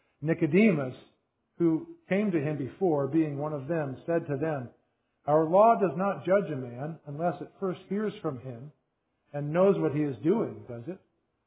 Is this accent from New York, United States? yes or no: no; South Dakota, United States; I said, "I'm from South Dakota."